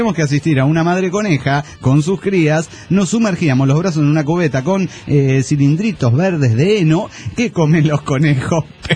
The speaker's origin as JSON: {"language": "Spanish", "town": "Mérida", "region": "Yucatán", "country": "Mexico", "said": "de Mérida, Yucatán."}